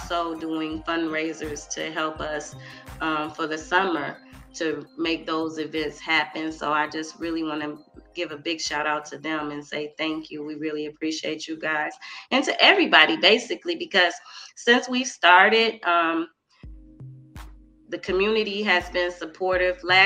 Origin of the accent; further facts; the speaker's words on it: Detroit, Michigan, United States; But for the majority of my life, I was born and raised in Detroit, and it's not easy growing up in Detroit, and you know.